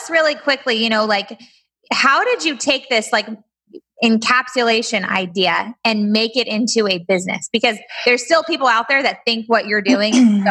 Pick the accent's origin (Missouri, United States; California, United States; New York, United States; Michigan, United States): California, United States; Bakersfield; And I've just kind of like known her for a long time because we're from Bakersfield.